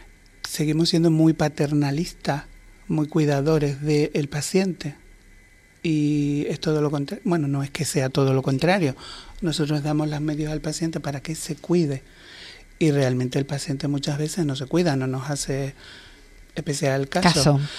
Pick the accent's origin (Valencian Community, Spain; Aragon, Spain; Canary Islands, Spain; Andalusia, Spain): Canary Islands, Spain; porque yo también soy majorero. Supuestamente los majoreros tenemos fama de raro